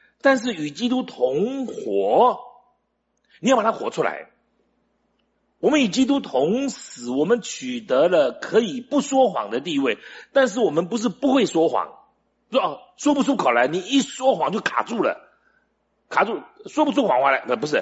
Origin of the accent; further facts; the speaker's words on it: Taiwan; 我记得我小时候住在眷村里面